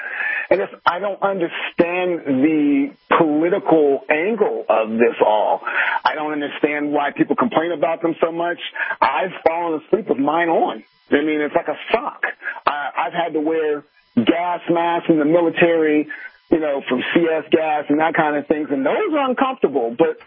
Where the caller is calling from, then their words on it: California, United States; Hello, good afternoon. I am calling from California